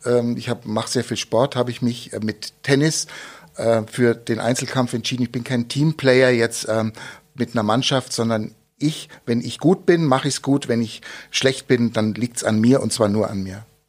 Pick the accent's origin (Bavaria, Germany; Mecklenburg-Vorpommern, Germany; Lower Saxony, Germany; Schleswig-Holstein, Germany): Bavaria, Germany; Munich; now in Augsburg, Germany; Ich bin in München geboren, schöne Stadt, als Kind dort aufgewachsen und dann vor 50 Jahren mit meinen Eltern nach Augsburg gezogen.